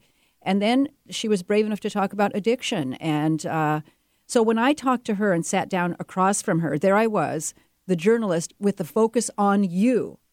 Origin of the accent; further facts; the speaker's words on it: United States; I was at the University of Minnesota in Minneapolis in the 1970s, and I'm American Indian.